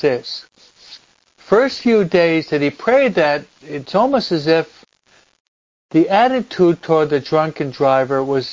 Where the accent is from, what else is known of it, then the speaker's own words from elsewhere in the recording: New York, United States; also born or lived in New Jersey; I lived in the East Coast. I was brought up on the East Coast, New York and New Jersey, and where you have snowfalls at this time.